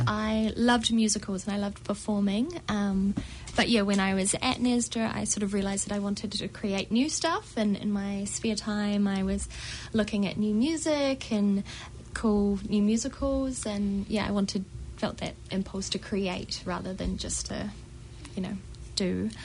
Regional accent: Dunedin, Otago, New Zealand; now in Auckland, New Zealand

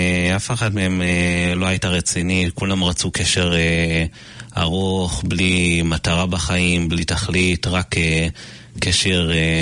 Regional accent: Tel Aviv, Tel Aviv District, Israel; אני מתל אביב. נולדתי בתל אביב, גדלתי בכפר שלם, אדום של אביב.

